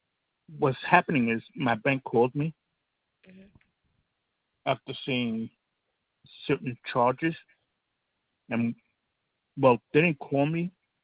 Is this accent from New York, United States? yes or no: yes; New York, United States; I'm from New York, so I get easily heated.